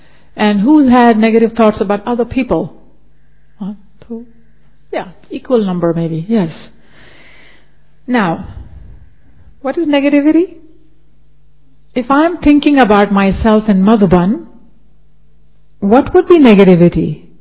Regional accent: Japan; English is a second language; I'm from this religious background. Anybody? Because I come from Japan.

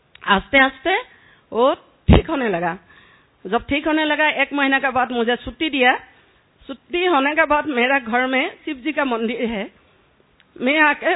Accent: Dibrugarh, Assam, India; मैं डिब्रुगढ़ डिस्ट्रिक्ट से हूँ

